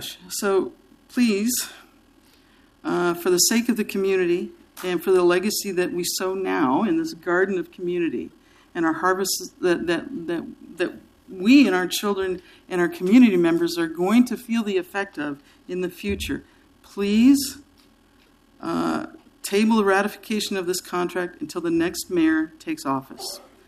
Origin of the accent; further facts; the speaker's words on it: Portland, United States; I'm from Portland. I was born and raised here.